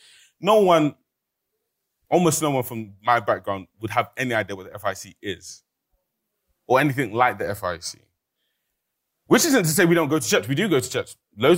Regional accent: London, United Kingdom; also born or lived in Nigeria; I grew up in London. I spent some time in Nigeria in boarding school, but I grew up mostly in London, and I didn't know that. So I grew up in African Pentecostal churches.

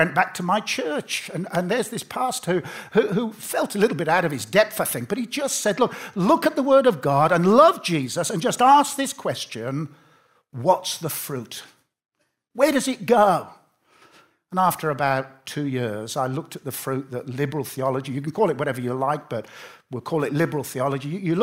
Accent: Birmingham, West Midlands, United Kingdom; I grew up in Birmingham, and my dad worked in a factory, and he had 1 week's holiday a year, and we always came to Blackpool.

